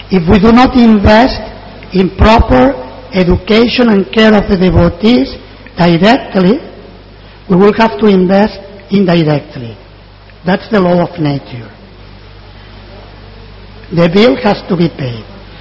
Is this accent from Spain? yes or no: yes; Spain; born there; English is a second language; I was born in Spain, so I don't know how much sense will make in English